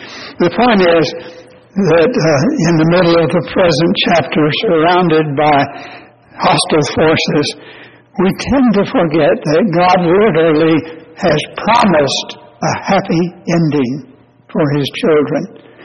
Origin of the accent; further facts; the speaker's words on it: Tennessee, United States; also born or lived in North Carolina; When I was a little boy, growing up in East Tennessee and Western North Carolina, these even little towns, crossroad towns, had what we called back then the movie house.